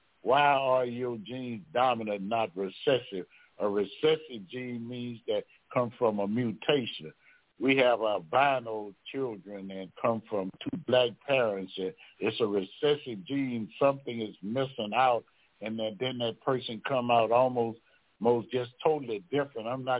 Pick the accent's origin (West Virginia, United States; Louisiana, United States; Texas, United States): Louisiana, United States; Baton Rouge; Why I'm from Baton Rouge, Louisiana, why is it 70% in the state of Louisiana?